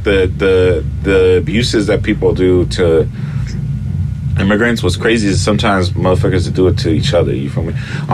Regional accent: Los Angeles, California, United States; I didn't grow up in East LA. I grew up in South Central. You know how it is, South Central, Linden Park. We're closer to Mexico culturally.

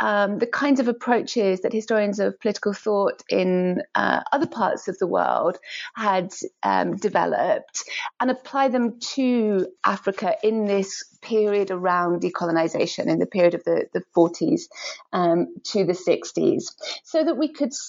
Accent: Edinburgh, Scotland, United Kingdom; I grew up in Edinburgh, in Scotland.

